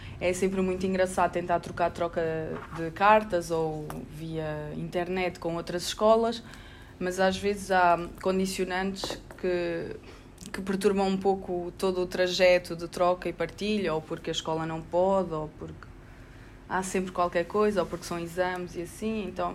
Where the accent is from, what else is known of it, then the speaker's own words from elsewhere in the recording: Constância, Santarém, Portugal; tenho 28 anos e venho de Constância, Santarém, no centro de Portugal.